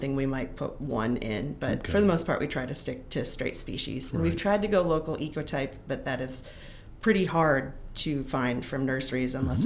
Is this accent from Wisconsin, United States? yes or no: yes; Wisconsin, United States; now in Nashville, United States; I'm from Wisconsin. So I grew up, you know, it's prairie land.